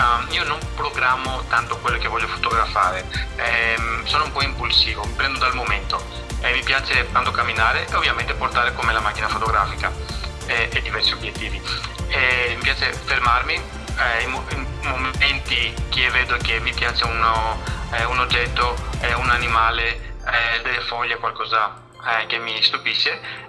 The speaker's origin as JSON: {"language": "Italian", "town": "Athens", "region": "Attica", "country": "Greece", "tie": "born or raised there", "second_language": "Italian", "moved": "yes", "lives_now": "Padua, Italy", "said": "si capisce subito dal mio nome che sono greco, sono di origine greca, sono nato e cresciuto ad Atene e adesso abito in Italia da certi anni, a Padova, sinceramente."}